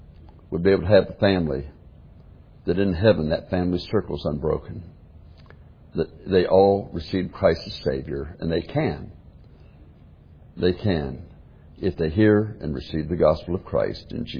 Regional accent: Tennessee, United States; born or raised there; also born or lived in Ohio

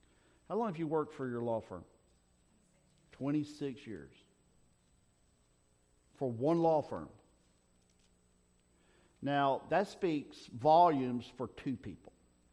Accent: England, United Kingdom; So we can't call, we're British. Okay, we're Englishmen. Englishmen are not slaves.

